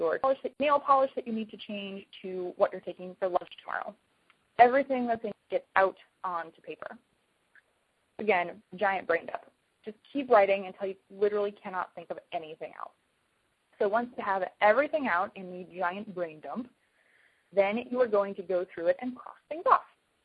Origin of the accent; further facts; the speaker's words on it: Midwest, United States; Now, keep in mind that I'm from the Midwest. We invented passive-aggressive tendencies